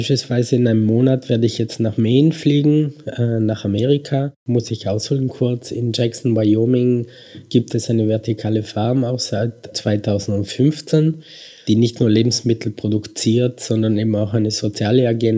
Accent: Merano, Trentino-Alto Adige, Italy; Italien, also ich bin aus Meran, ich komme aus Italien.

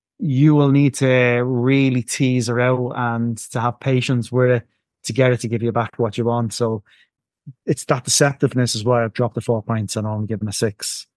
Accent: Ireland; Even though I'm Irish, we still spell it correctly.

